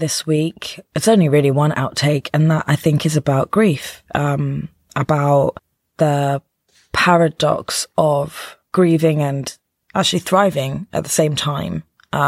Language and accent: English; London, United Kingdom; I'd be happy about doing the show in my hometown for my friends and family and the people of London.